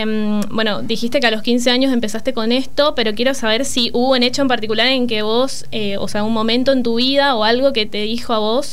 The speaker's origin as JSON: {"language": "Spanish", "region": "Misiones", "country": "Argentina", "said": "soy de Misiones, tengo 21 años"}